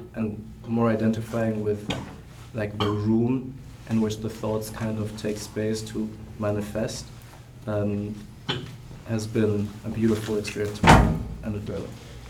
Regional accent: Germany; English is a second language; I'm visiting from Germany. This is my first time in New York, actually.

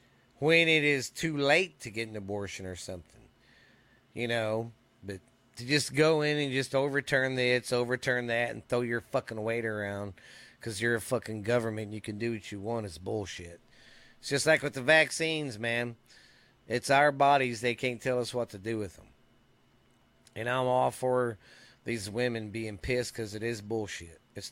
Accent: Mineral Wells, Texas, United States; That's a lake northwest of here, from my hometown here in Mineral Wells.

